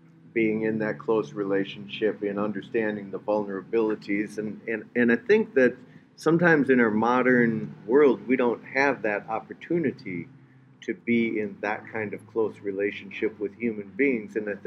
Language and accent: English; Minneapolis, Minnesota, United States; because of course I'm from Minneapolis